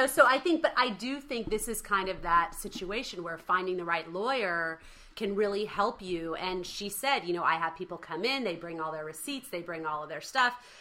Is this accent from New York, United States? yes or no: no; Texas, United States; I'm from Texas